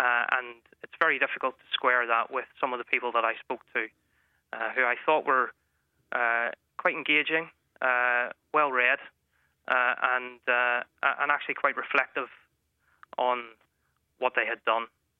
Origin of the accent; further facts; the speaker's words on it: Newtownabbey, Northern Ireland, United Kingdom; now in England; I'm originally from Newton Abbey, and of course I've been in England now for almost 10 years